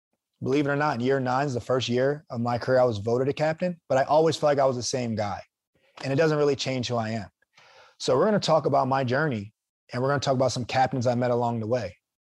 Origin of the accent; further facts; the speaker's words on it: New Jersey, United States; Ended up coming to New York, the New York Giants, where I am now, born and raised in New Jersey